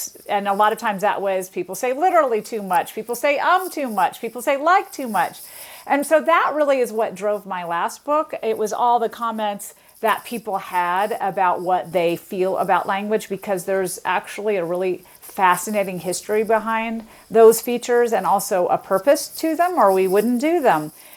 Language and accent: English; the South, United States; My parents were accented speakers from another country, so they had, we all have accents, but they had foreign accents. And I grew up in the South, which also has its own accent stuff going on.